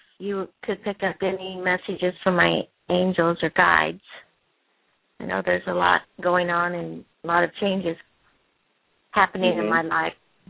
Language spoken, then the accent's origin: English; Indiana, United States; Hi, this is … I'm also from Indiana.